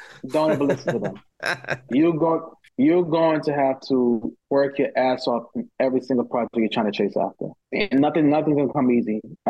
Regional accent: Brooklyn, New York, United States; I grew up in Brooklyn. I grew up in Coney Island, Brooklyn.

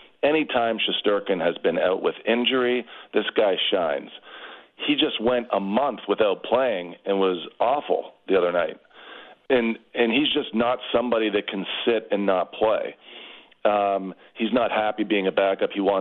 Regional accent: Toronto, Ontario, Canada; you're my hometown. If there's anybody from a rooting interest, it's the Toronto Maple Leafs.

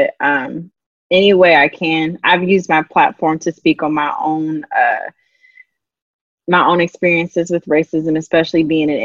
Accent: Indiana, United States; I grew up in Indiana.

